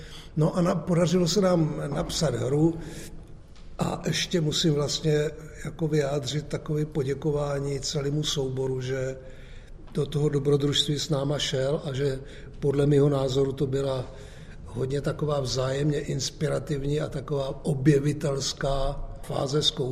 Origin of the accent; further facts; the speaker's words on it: Zábřeh, Olomouc Region, Czechia; jsme oba ze Zábřehu